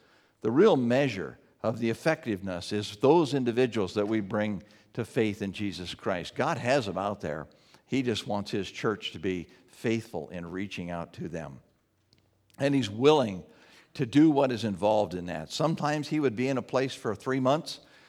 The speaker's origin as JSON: {"language": "English", "town": "Buffalo", "region": "Wyoming", "country": "United States", "tie": "born or raised there", "said": "Buffalo, Wyoming, which would be a far more desirable place. My hometown."}